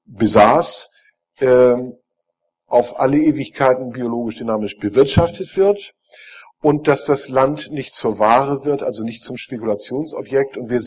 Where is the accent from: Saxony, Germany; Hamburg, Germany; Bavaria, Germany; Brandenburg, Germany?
Hamburg, Germany; Ich komme nicht vom Buschberghof, sondern ich komme aus Hamburg. Der Buschberghof liegt 35 Kilometer östlich von Hamburg und ich wohne in Hamburg und bin dort Esser.